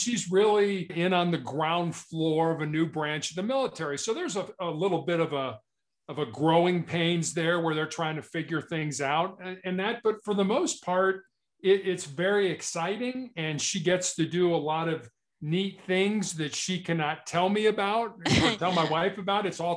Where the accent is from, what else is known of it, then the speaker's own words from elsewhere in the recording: Chicago, Illinois, United States; Background-wise, I was born and raised in Chicago. I'm the oldest of three boys.